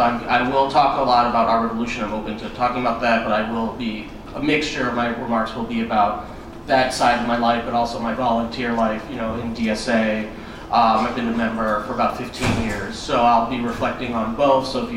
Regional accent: New York City, New York, United States; It's just growing up in New York City, it's just something I can't shake.

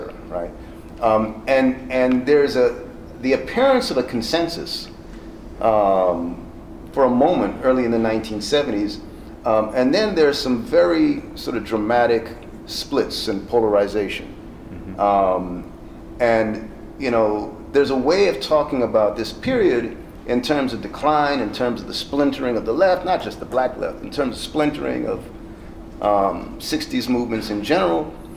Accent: Guyana; born there; my own native Guyana. I was born in Guyana, South America.

